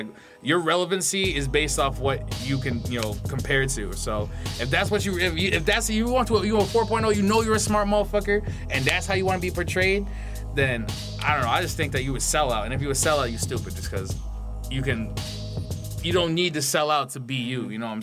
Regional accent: Liverpool, New York, United States; I was born in New York. I was raised in a little town. Actually, I was raised a couple places, but I grow roots in Liverpool, which is just outside of Syracuse.

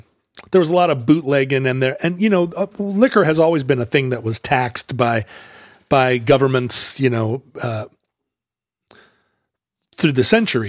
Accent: Wales, United Kingdom; As a Welsh person

